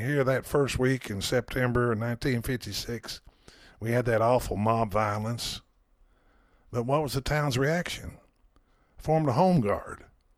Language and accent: English; Clinton, Tennessee, United States; Well, as you might imagine, I'm from Clinton, and I'm biased, and I'm prejudiced about Clinton.